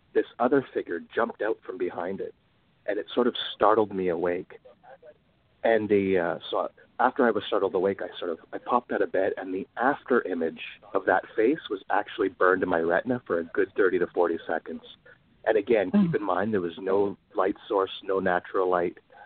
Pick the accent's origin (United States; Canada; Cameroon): Canada; Toronto, Ontario; I'm from Toronto, Canada.